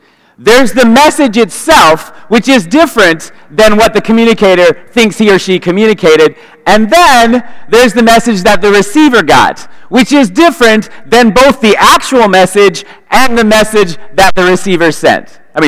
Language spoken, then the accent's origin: English; Northwest, United States; Now, I'm from the Northwest, and we know that real trees are pine trees.